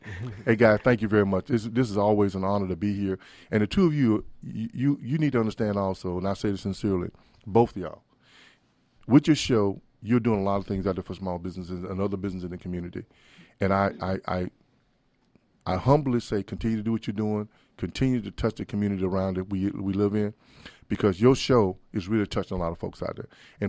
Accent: Mississippi, United States; I grew up in Mississippi, okay? And my mom and dad didn't go past the eighth grade.

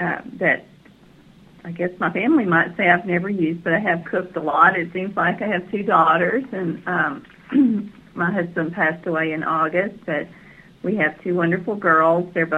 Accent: Texas, United States; Well, I'm originally from East Texas. I grew up in small towns in East Texas

